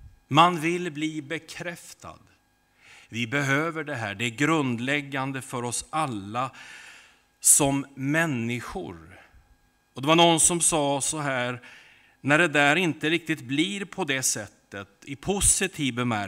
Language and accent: Swedish; Södertälje, Stockholm County, Sweden; Men jag kommer från Södertälje